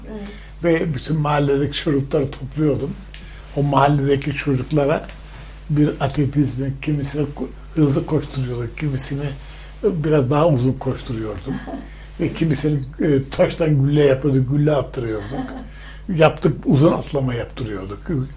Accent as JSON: {"language": "Turkish", "region": "Aydın", "country": "Turkey", "tie": "born or raised there", "said": "Aydın merkezde dünyaya geldim ve çocukluğumuz o şeyde geçti. Yani o 1930'lu yılların ilk anlarında geçti."}